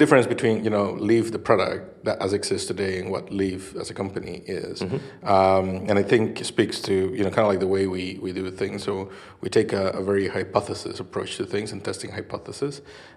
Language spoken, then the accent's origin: English; Costa Rica; now in Newcastle, United Kingdom; back in Costa Rica. We're all, you know, kind of from there. We moved to the UK about 2 years ago. We moved from Costa Rica to Newcastle.